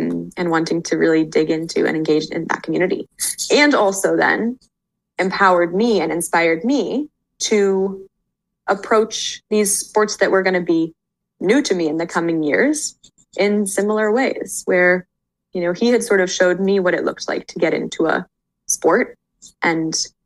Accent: Boulder, Colorado, United States; Yeah, I grew up in Boulder, Colorado, and I was really lucky to grow up there.

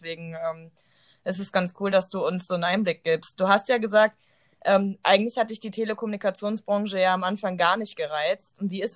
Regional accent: Cologne, North Rhine-Westphalia, Germany; born there; Ich als geborene Kölnerin, da geht mein Herz auf.

